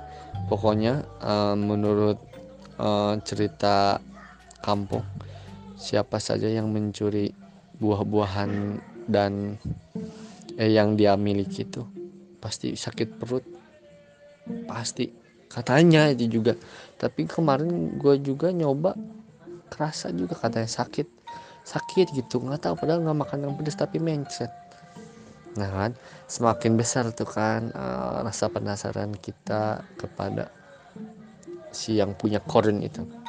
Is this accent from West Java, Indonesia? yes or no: yes; Leuwiliang, West Java, Indonesia; Gue berasal dari Lewiliang, Cibungbulang, Bogor.